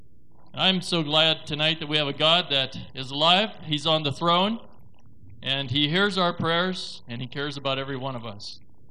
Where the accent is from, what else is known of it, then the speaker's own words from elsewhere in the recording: Michigan, United States; my dear wife Karen, and … we're from Michigan